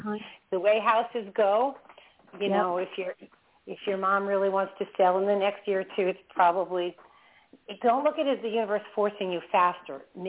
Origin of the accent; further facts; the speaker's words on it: Merrick, New York, United States; talking about my childhood home, that's where I grew up in Merrick.